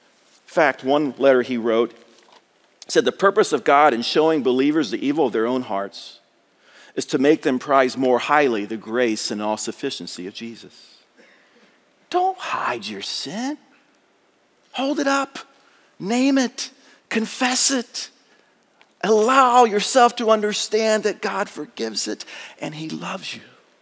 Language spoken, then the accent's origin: English; Cedarville, United States; Yes, I grew up in Scott Street in Cedarville.